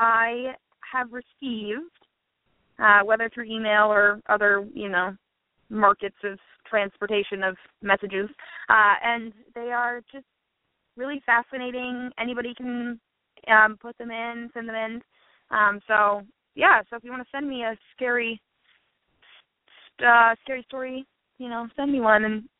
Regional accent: Portland, Oregon, United States; I'm from Portland, Oregon, and we have Powell's here.

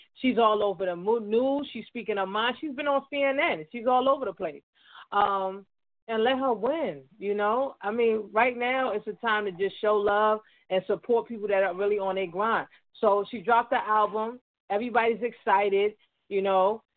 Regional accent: Nigeria; even though I'm not from South Africa, but I am Nigerian, though.

